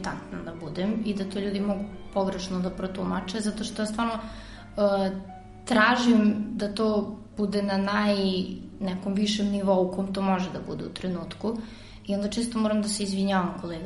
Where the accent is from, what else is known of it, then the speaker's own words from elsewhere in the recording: Požarevac, Southern and Eastern Serbia, Serbia; sviram violinu, iz Požarevca sam.